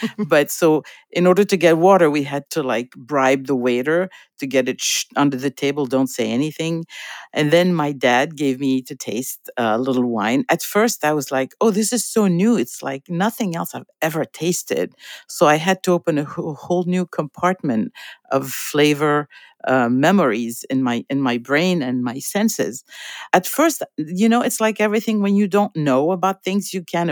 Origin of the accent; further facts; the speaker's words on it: Switzerland; also born or lived in Saudi Arabia / Lebanon; So I was born in Saudi Arabia, grew up first in Lebanon and then in Switzerland. When I was in Switzerland at age 12